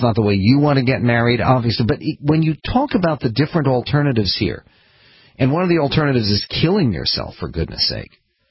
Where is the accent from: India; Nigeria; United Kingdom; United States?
India; Abortion is a huge issue in old societies, like my own.